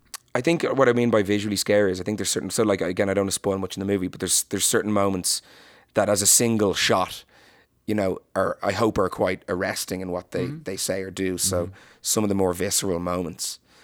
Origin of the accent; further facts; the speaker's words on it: Ireland; it's instinctive, I guess, as an Irish person. You know, we have a little bit of a dark past.